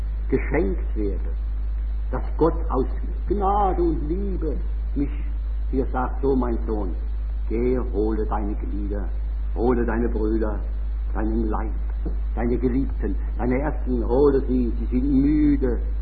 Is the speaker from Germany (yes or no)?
yes; Rhineland-Palatinate, Germany; now in Nuremberg, Germany; Aber das gibt es ja auch hier in Nürnberg. Bei uns in der Pfalz habe ich das oft erlebt.